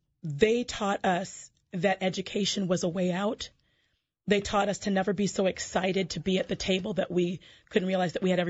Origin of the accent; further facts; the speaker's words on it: Saint Paul, Minnesota, United States; Well, I'm born and raised here in the Twin Cities, and that is significant in many ways. Growing up in St. Paul, I grew up in a liturgical background that had very, very few persons of color in it